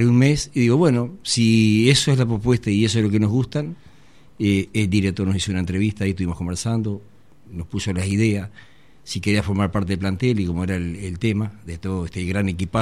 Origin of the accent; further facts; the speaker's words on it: San Carlos, Maldonado, Uruguay; Yo soy de la Villa de San Carlos. Te explico por qué Villa.